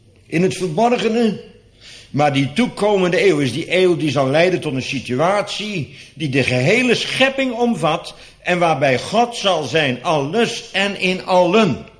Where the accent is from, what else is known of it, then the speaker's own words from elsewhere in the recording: Gelderland, Netherlands; En het is hier in Scheveningen anders dan bij ons op de Veluwe.